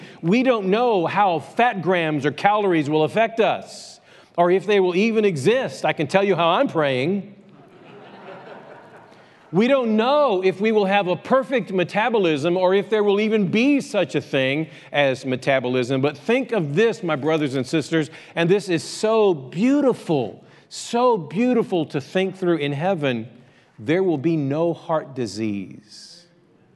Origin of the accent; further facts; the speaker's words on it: United States; born there; I was born in America to a family by the name of … I speak English.